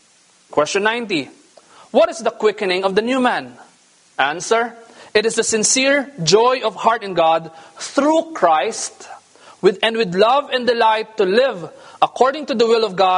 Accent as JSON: {"language": "English", "country": "Philippines", "said": "I'm a Filipino."}